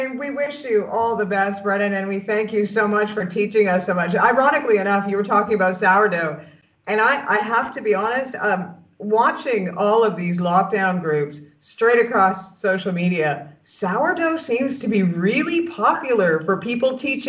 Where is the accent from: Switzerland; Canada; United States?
Canada; I'm being Canadian.